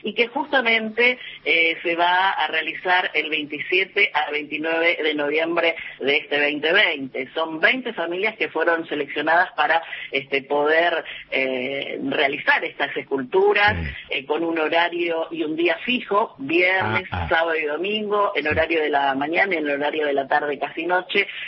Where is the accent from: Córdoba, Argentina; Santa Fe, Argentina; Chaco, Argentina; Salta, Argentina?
Chaco, Argentina; Presidencia Roque Sáenz Peña; born there; En Presidencia Roque Salteña, en la provincia del Chaco.